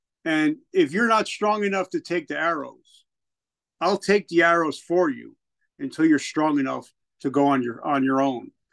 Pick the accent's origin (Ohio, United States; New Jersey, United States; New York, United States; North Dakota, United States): New Jersey, United States; accent: Northern accent; I'm here. I'm from the North. I'm from Jersey. And I joined the South Carolina National Guard. And these are all good old boys. And, you know, I got that Northern accent